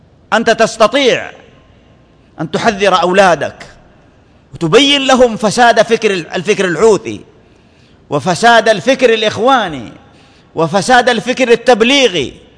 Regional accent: Saudi Arabia; ولله الحمد والمنة في هذا البلد المبارك بلادنا المملكة العربية السعودية

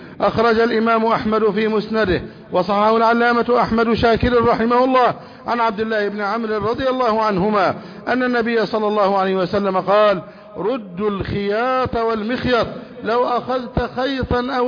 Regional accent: Egypt; بلدنا مصر

